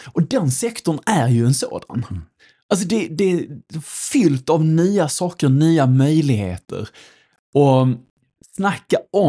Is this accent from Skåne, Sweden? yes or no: yes; Skåne, Sweden; Jag är en skåning i förskingringen. Som du sa, reser väldigt mycket. Bor i Stockholm och Skåne och en hel del på olika platser.